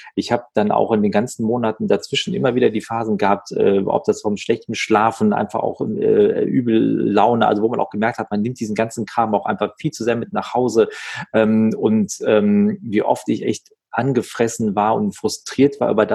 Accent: Wuppertal, North Rhine-Westphalia, Germany; in Wuppertal sagt man so schön, wo ich aufgewachsen bin

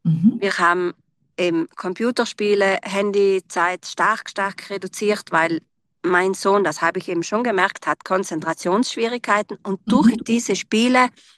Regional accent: Trentino-Alto Adige, Italy; ich komme aus Südtirol, aus dem Ultental und bin dreifache Mutter

